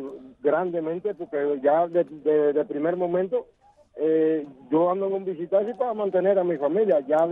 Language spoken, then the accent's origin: Spanish; Quivicán, Mayabeque, Cuba; now in Havana, Cuba; Actualmente estoy aquí en La Habana Vieja, pero la dirección que tengo en el carnet es de provincia Habana, de Quibicán.